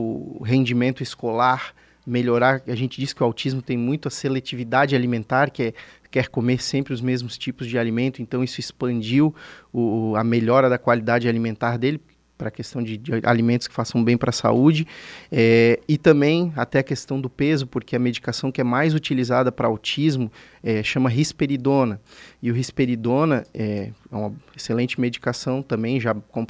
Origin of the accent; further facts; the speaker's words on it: Florianópolis, Santa Catarina, Brazil; Eu brinco que eu sou de Florianópolis, eu sou natural de Florianópolis.